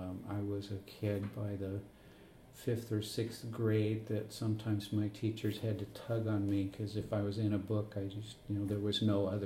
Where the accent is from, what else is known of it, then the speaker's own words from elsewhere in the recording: Honolulu, Hawaii, United States; born there; also born or lived in Norman, Oklahoma / San Antonio, Texas / Fukuoka, Japan; Well, I was born in Honolulu, Hawaii, when my father was in the Air Force.